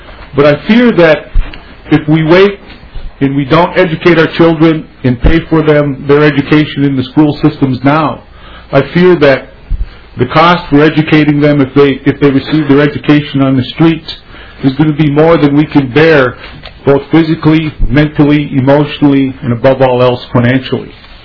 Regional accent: Walker, Minnesota, United States; also born or lived in Twin Cities; and I'm originally from the Walker area, and I spent 22 years in the Twin Cities. I've always been a country boy at heart

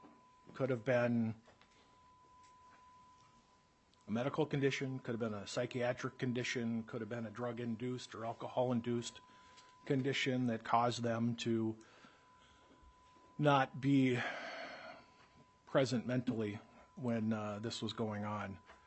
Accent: Minnesota, United States; And since we're from Minnesota, I'm just going to throw out a suggestion.

